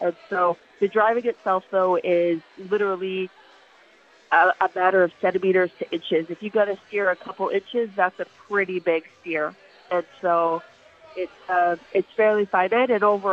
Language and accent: English; Calgary, Alberta, Canada; I'm born and raised in Calgary, so I had seen the track there.